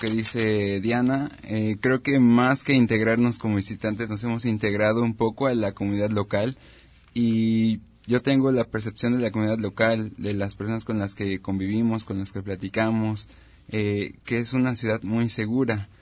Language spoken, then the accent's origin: Spanish; State of Mexico, Mexico; vengo del Estado de México, estudio la licenciatura de turismo